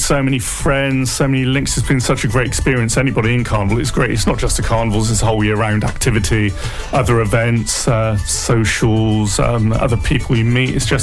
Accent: Wells, South West England, United Kingdom; now in Bristol, United Kingdom; I'm from Wells originally, Wells and Somerset, hence my link with Carnival. But I do live in Bristol now, but only half an hour down on the train, so pretty accessible.

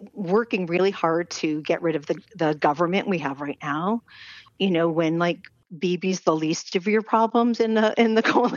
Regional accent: United States; now in Israel; You know, I'm American and Israeli, right? So I kind of like am in both worlds.

